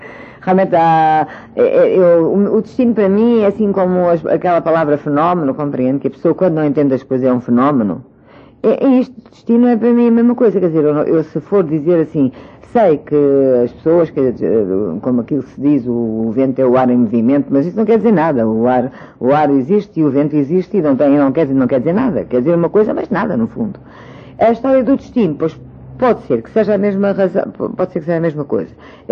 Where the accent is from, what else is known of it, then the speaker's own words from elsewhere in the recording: Portugal; Eu sou portuguesa, mas não sou algarvia, nem sou alentejana, nem sou bailã, nem sou do Minho